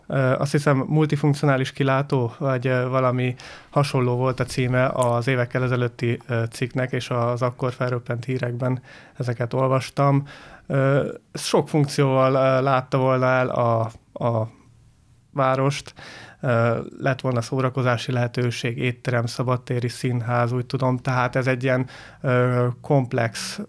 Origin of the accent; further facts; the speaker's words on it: Szombathely, Vas, Hungary; mivel itt élek a családommal, ide születtem, tehát gyakorlatilag törzsgyökeres szombathelyi vagyok